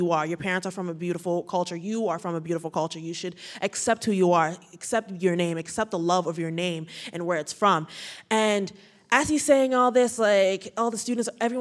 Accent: Bronx, New York, United States; born there; I was born in the Bronx, New York, but my parents, they were raised, and like all my family that I know are all from Nigeria.

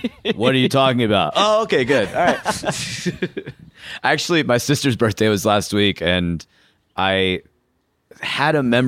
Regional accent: Chicago, Illinois, United States; from Chicago.

